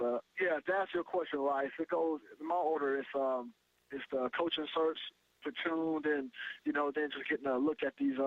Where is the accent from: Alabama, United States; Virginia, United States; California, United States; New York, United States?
California, United States; Fresno; I'm from Fresno, so I can handle it if need be.